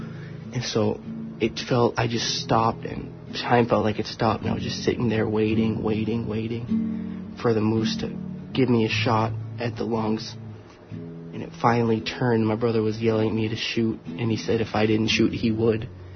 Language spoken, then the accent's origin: English; Bethel, Alaska, United States; I'm a senior from Bethel, Alaska. And for all of you wondering, it is in the southwest region. It is along the Kuskokwim River.